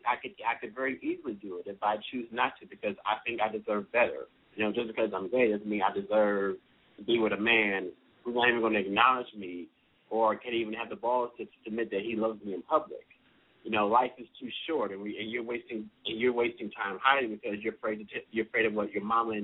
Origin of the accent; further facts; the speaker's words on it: Detroit, Michigan, United States; now in Spartanburg, United States; I'm originally from Detroit, but I've been in Spartanburg, South Carolina for about 5 years.